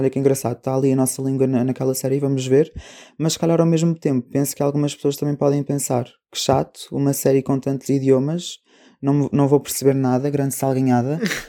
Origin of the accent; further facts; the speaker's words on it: Portugal; nós, enquanto portugueses, encontrarmos uma personagem que fala a nossa língua